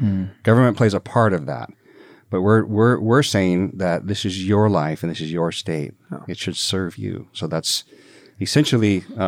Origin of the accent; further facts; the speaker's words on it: California, United States; I grew up in Northern California, above Sacramento. Mm-hmm. I grew up in a working class family.